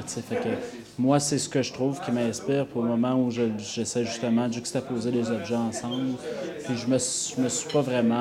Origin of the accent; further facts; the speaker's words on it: Quebec, Canada; étant donné que je suis Québécois